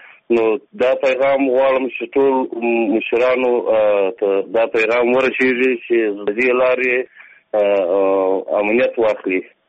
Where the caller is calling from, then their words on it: Zabul, Afghanistan; زه مالی نظرمه د زابل ولایت اوسېدونکی یم.